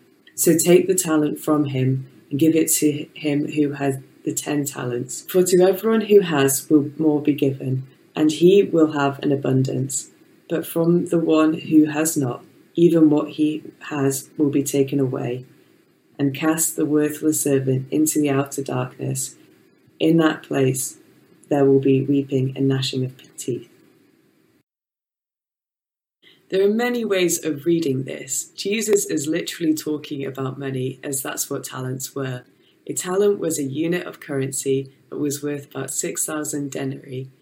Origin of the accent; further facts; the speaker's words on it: Wales, United Kingdom; So I'm born and raised on Anglesey and I have a real heart for the youth and the island.